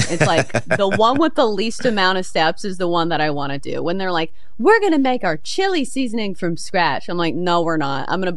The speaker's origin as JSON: {"language": "English", "town": "Hendersonville", "region": "Tennessee", "country": "United States", "said": "Okay, so I am from Hendersonville, Tennessee, and there is a swimmer from here that was a very, very good swimmer."}